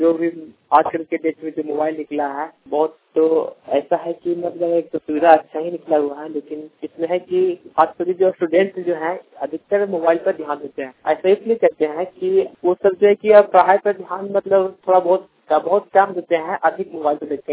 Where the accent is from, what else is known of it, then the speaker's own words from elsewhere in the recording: Chatra, Jharkhand, India; मैं चतरा जिला के निवासी हूँ।